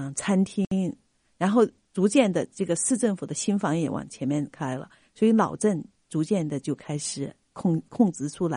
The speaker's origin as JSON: {"language": "Chinese", "country": "China"}